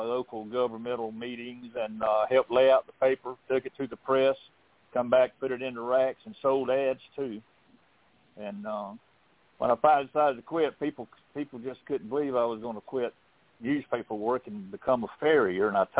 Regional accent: Florida, United States; also born or lived in South Alabama; He was when I was born in South Alabama, he was my mother just had been married too long, and he was a tenant farmer, farming on halves for some farm up there. And I think I was 15 months old when we finally moved to North Florida.

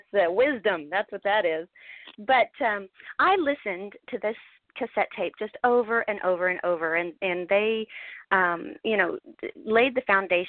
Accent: Tulsa, Oklahoma, United States; We showed in Tulsa, Oklahoma, which is my home state.

